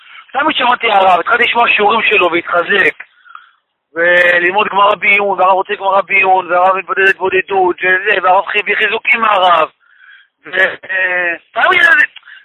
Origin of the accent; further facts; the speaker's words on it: Ramat Gan, Tel Aviv District, Israel; אני מרמת גן.